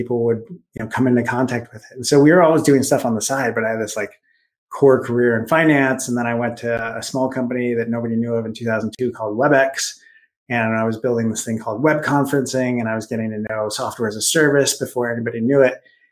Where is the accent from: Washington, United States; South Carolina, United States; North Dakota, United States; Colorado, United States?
Washington, United States; Redmond; I grew up in Redmond, which is a small city outside that when I was a kid was known really for Nintendo of America and now is known for Microsoft.